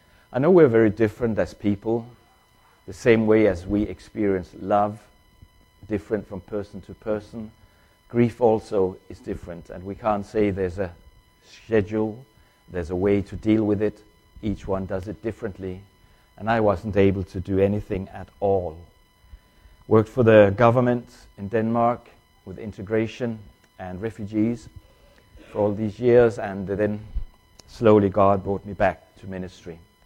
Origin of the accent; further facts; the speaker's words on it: Tanzania; moved away as an adult; also born or lived in China; So I was brought up in East Africa, a country called Tanganyika, which is Tanzania today. From I was 5 until I was 18, I lived there. And I grew up in a missionary family.